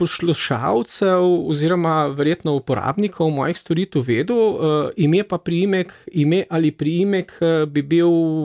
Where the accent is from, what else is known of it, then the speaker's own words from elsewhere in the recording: Hrastnik, Central Sava, Slovenia; Jaz sem rodom iz Hrastnika.